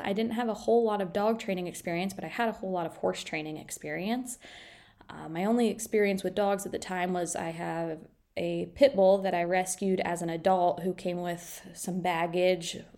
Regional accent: Ohio, United States; I grew up in Ohio.

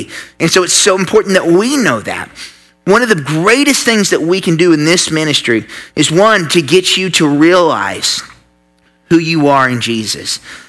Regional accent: Catoosa, Oklahoma, United States; I'm not even from the area, and I like to make fun of people from FOIL, so I just don't even know. I'm from Catoosa.

